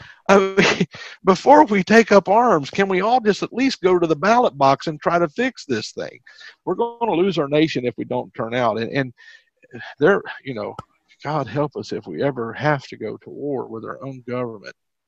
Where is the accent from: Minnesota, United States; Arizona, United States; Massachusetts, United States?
Massachusetts, United States; Boston; I said, "I'm from Boston." She goes, "Boston?" I said, "Well, South Boston."